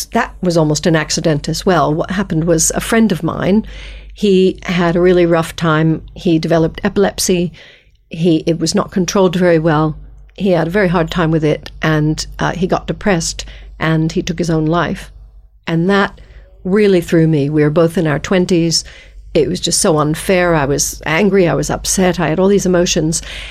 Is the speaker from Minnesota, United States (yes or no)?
no; New York, United States; also born or lived in Canada; my strange accent is because I grew up in New York and went to university in Canada and then did my master's back in the States.